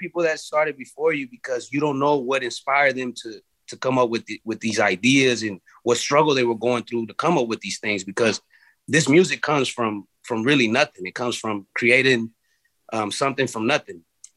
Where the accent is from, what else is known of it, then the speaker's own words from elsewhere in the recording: California, United States; And then, you know, we'll mix it in with also with the hip hop from, you know, being influenced that we are from the Bay as well.